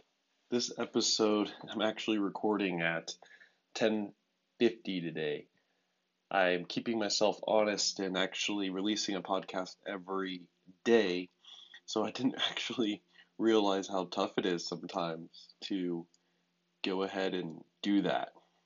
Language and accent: English; Pasadena, California, United States; born there; I was born in 1989 in Pasadena, California, in Huntington Memorial Hospital